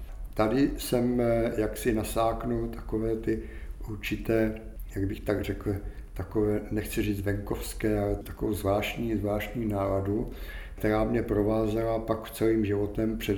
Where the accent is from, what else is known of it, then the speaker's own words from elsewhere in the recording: Prague, Czechia; Já jsem Žižkovák, tam jsem se narodil, tam jsem žil do roku až 1964. Tam jsem byl taky vychovávaný.